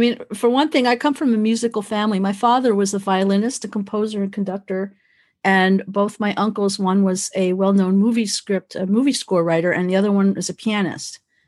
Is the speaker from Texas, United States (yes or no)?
no; Santa Monica, California, United States; You know, growing up in Santa Monica on the West Coast, that music was like the perfect historical touch, just the way the music was.